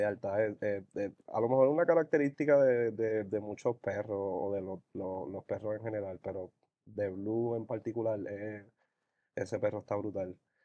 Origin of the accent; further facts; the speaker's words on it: Guayama, Puerto Rico; Born and raised, Guayama.